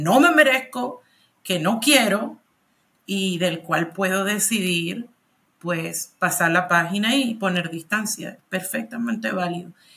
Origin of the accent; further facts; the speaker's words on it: Venezuela; No sé, yo soy venezolana